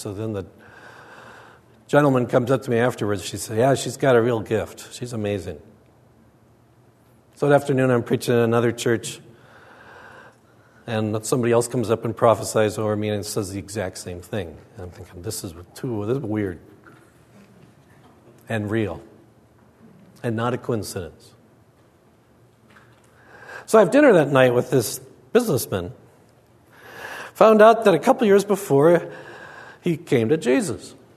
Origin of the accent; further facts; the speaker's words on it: Minnesota, United States; I grew up in Minnesota. The translation of the Bible we had in Minnesota was, be nice, do the right thing, don't embarrass your family, and you're a Christian.